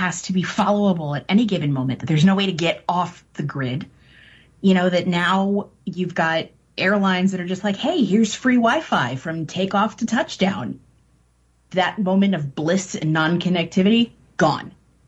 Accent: Midwest, United States; I did not grow up in New York. I grew up in the Midwest.

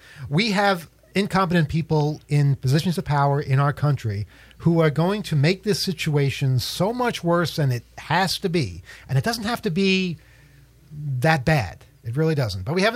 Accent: United States; Well, we're American. We don't know any other languages.

